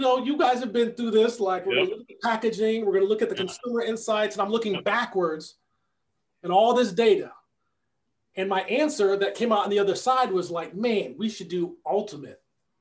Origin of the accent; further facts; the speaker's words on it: Rochester, New York, United States; When I head back, growing up in Rochester, New York, there was three companies. They were huge.